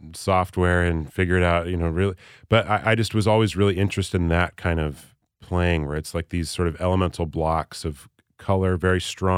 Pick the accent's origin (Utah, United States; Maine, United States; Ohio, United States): Utah, United States; Salt Lake City; also born or lived in Seattle; I grew up mainly in Salt Lake City. I was born in Seattle, but left there when I was about 8 years old. So I got into music when I was a kid in Salt Lake.